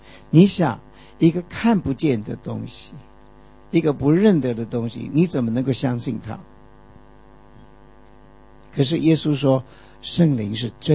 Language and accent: Chinese; China; 这个师父在我们中国人观念当中啊，都是什么都懂的